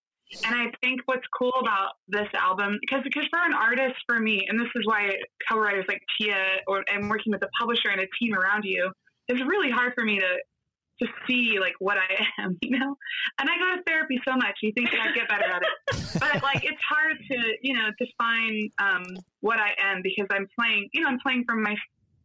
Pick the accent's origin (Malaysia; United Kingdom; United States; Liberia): United States; Nebraska; I mean, I'm from Nebraska. If I'm not country, like what is country? I grew up on a farm in Nebraska.